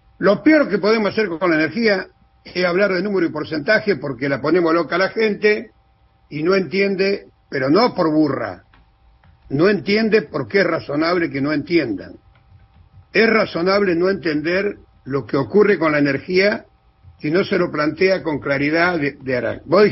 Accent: Cañada de Gómez, Santa Fe, Argentina; Yo soy de Cañada de Gómez.

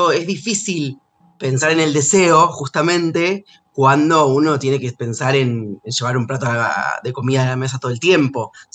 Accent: Argentina

